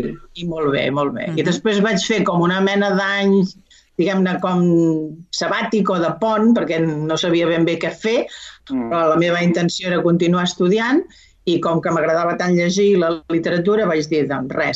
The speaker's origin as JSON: {"language": "Catalan", "town": "Sabadell", "region": "Catalonia", "country": "Spain", "tie": "born there", "said": "No vaig néixer gaire lluny, vaig néixer a Sabadell."}